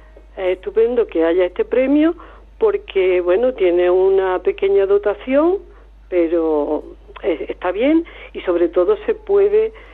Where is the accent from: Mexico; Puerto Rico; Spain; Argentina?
Spain; Villanueva de Córdoba, Andalusia; qué peso tiene el lugar de nuestro nacimiento y de nuestra infancia y adolescencia, en mi caso, que es Villanueva de Córdoba y Los Pedroches, en nuestra vida.